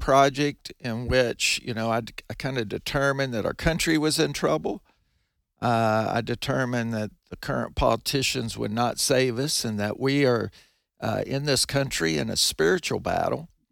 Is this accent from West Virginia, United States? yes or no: yes; West Virginia, United States; I came originally from West Virginia, got an accounting degree, CPA, and kind of got into the car business by accident.